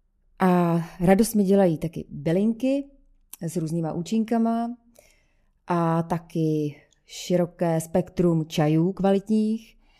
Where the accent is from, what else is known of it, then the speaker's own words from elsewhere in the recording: Zlín Region, Czechia; Narodila jsem se na Valašsku. Pocházím tedy z takového drsnějšího kraje. A patřím mezi generaci husákových dětí, takže už mi je lehce přes 40.